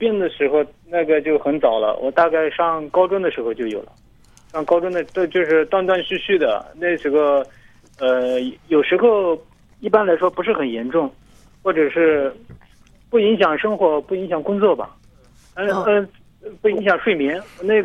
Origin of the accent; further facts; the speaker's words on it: Anhui, China; 是的，我是安徽的。